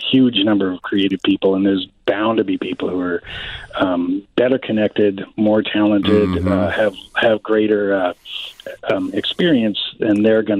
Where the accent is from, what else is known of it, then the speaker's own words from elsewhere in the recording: Wyoming, United States; moved away as an adult; now in Chicago, United States; because we're from Wyoming, which has 600,000 people in the entire state.